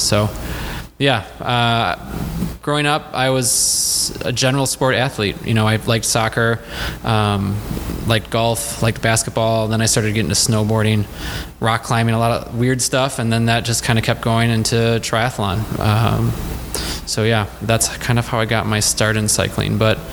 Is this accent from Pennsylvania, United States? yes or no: no; Random Lake, Wisconsin, United States; Yeah, just like Nate, I am a Wisconsin product. Not quite as local. I grew up in Sheboygan County in a tiny little town called Random Lake.